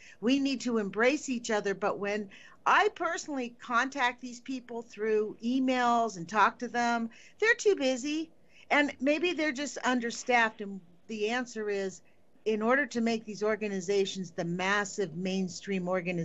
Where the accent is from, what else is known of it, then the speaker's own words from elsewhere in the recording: California, United States; Why is it that I grew up in California and never heard about anything about the nuclear industry?